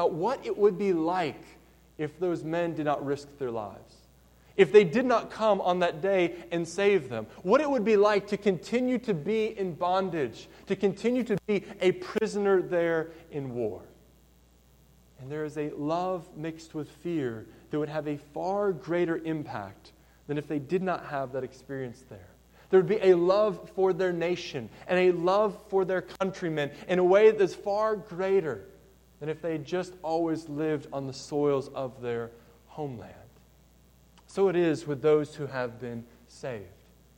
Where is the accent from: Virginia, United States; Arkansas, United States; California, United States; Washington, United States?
Virginia, United States; when I grew up in Virginia